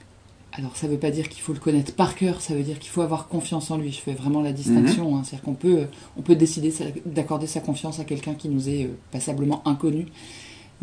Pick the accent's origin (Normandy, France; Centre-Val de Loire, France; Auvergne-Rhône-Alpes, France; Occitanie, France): Normandy, France; born there; Et je suis née en Normandie et j'habite en Savoie.